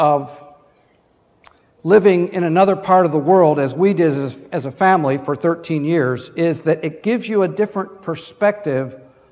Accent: Pennsylvania, United States; It was my privilege growing up in the family I grew up in Pennsylvania, to know one of the world's great hymn writers.

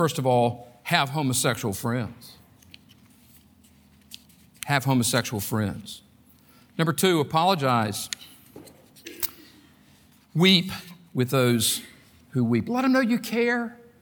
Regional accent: North Carolina, United States; When I was a kid, I grew up in North Carolina.

